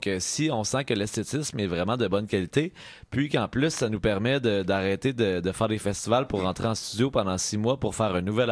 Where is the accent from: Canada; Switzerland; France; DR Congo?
Canada; Quebec; Mais mais parce que nous, on est plus québécois que canadien